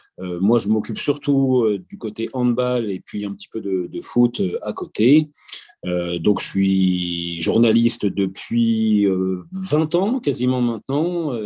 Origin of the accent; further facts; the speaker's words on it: Normandy, France; j'ai 44 ans, je suis normand d'origine